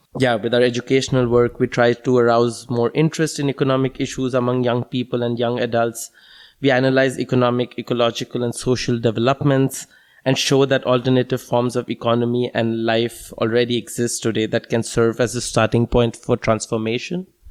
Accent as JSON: {"language": "English", "country": "India", "second_language": "English", "moved": "as an adult", "lives_now": "Leipzig, Germany", "said": "I come from India and I've been living here in Leipzig for the last 5 years, almost 6 now."}